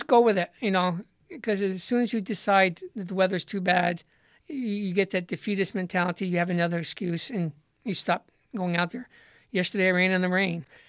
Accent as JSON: {"language": "English", "town": "Winooski", "region": "Vermont", "country": "United States", "tie": "born or raised there", "said": "It's basically my hometown. The park is literally a park I used to play with as a kid. It's essentially a block away."}